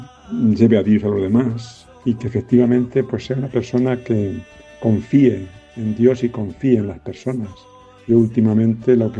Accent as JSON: {"language": "Spanish", "town": "Retuerta del Bullaque", "region": "Castilla-La Mancha", "country": "Spain", "tie": "born there", "said": "Nací en Retuerto del Guyarque hace 73 años y me ordené sacerdote el 13 de mayo del 78."}